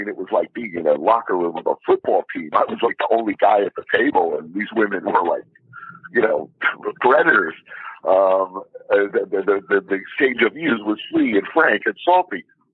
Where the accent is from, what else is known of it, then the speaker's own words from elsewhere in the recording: New York, United States; I mean, I'm from New York.